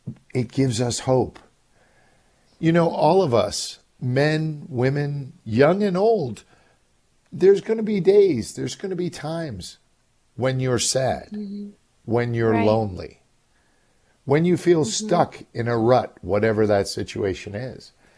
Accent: New York City, New York, United States; I remember growing up in New York City, we'd be standing around somebody's car, you know, six guys, while he's changing the oil and we're talking

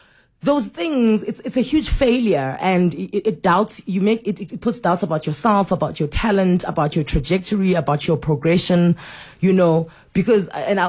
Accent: South Africa; So Grant and I were like, we are the South African Ant and Dick.

